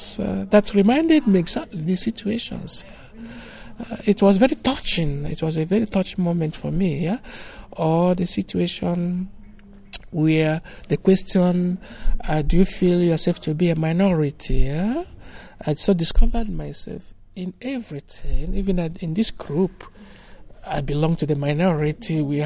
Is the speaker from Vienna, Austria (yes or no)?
no; Graz, Styria, Austria; I come from Graz, Austria.